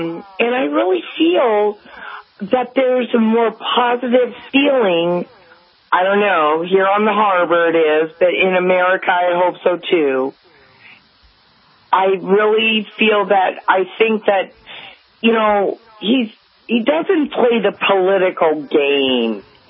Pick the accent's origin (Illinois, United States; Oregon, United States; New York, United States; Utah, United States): Illinois, United States; I was born and raised in Illinois, and my dad was a diehard Cub fan.